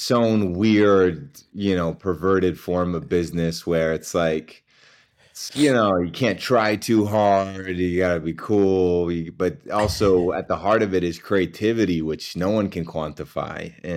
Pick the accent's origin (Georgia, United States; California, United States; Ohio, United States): California, United States; Berkeley; My dad is from India, and he came from India, and he met my mom going to university at Cal Berkeley. So that's where they had me, and that's where I grew up.